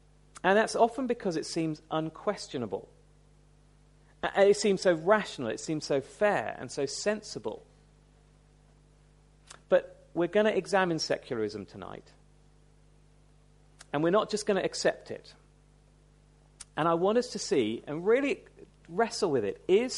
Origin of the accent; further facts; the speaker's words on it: United Kingdom; And do you know, that appeals to us as British people, doesn't it?